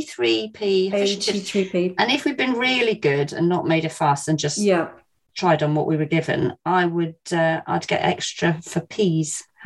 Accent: South West England, United Kingdom; in Padstow, near where I grew up in Cornwall

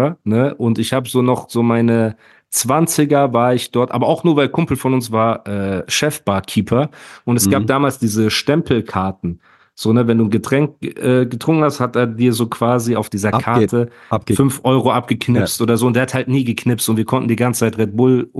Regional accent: Heidelberg, Baden-Württemberg, Germany; Ich komme aus Heidelberg.

